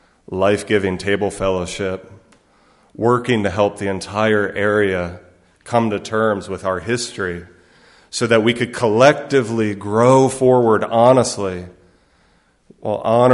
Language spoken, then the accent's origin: English; Charlottesville, Virginia, United States; the downtown library in my hometown of Charlottesville.